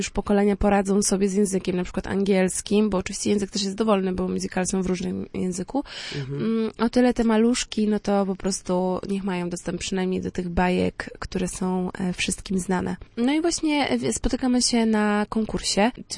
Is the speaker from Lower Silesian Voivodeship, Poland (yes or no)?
no; Słupsk, Pomeranian Voivodeship, Poland; że pomimo, że jesteśmy ze Słupska, gdzieś tam mniejszej miejscowości, to można spełniać swoje marzenia